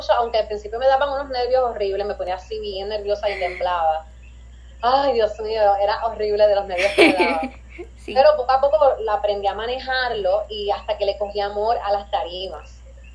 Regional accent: Humacao, Puerto Rico; yo representé a mi pueblo, me llevé a Miss Humacao

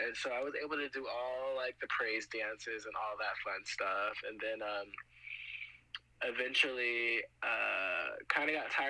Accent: the South, United States; I'm from the South, you know, so it's either like they only know two genders

